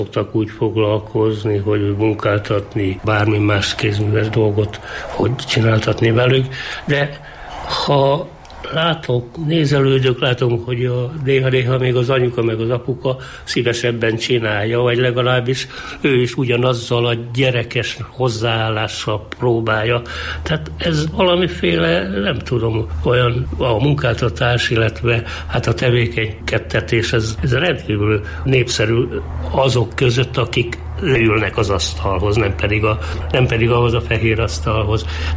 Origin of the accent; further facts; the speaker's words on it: Borsod-Abaúj-Zemplén, Hungary; Én olyan vidékről jöttem, ahol hagyománya van, a matyó tojásfestők is híresek.